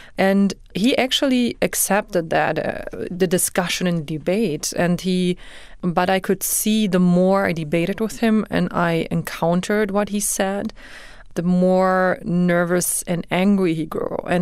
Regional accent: Frankfurt, Hesse, Germany; we lived in a very nice neighborhood in Frankfurt, and we were to a certain we were actually the only family of a Muslim guest workers.

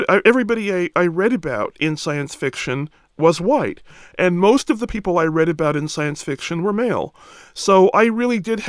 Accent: California, United States; I come from Southern California, and I've never lived in a segregated community

